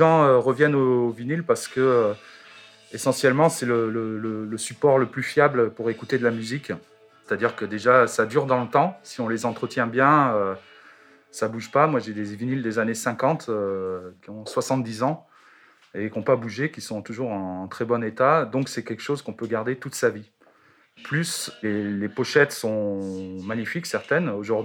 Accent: Valence, Auvergne-Rhône-Alpes, France; je suis originaire de Valence.

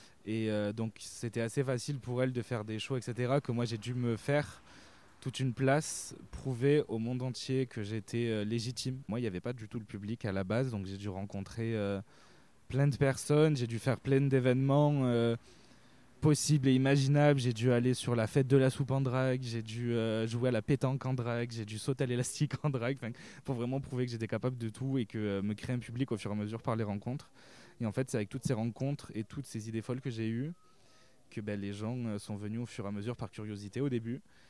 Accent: Le Vigan, Occitanie, France; also born or lived in Nîmes; Je suis née à Nîmes et après j'ai grandi au Vigan depuis mon plus jeune âge. C'est un milieu assez rural, assez vieillissant

